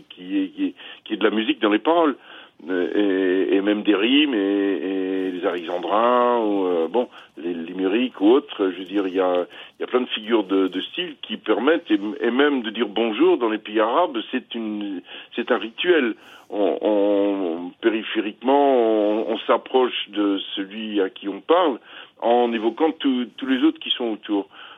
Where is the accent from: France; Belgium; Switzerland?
Belgium; Brussels, Brussels-Capital Region; also born or lived in The Hague, Netherlands; Je veux dire, j'ai quitté La Haye, j'avais 6 ans, et j'étais à Bruxelles. Bruxelles m'a un peu, comment dire, identifié